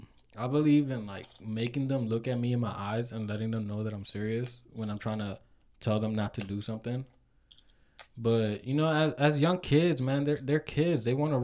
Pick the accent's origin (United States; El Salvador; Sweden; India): El Salvador; So, you know, I'm obviously from El Salvador.